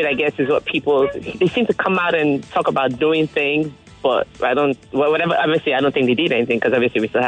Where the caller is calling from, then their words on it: Ikeja, Lagos, Nigeria; I'm calling from Ikeja.